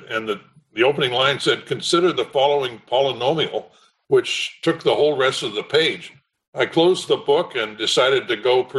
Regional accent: Portland, Oregon, United States; also born or lived in Bandon; Yes, I was privileged to grow up in Portland, Oregon. Also spent a lot of my childhood down at the Oregon coast town of Bandon, Oregon

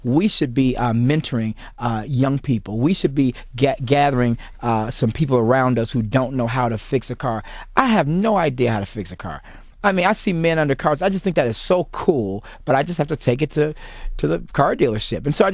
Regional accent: United States; I believe that we as American people specifically, and even I'll just go ahead and say even African-American people

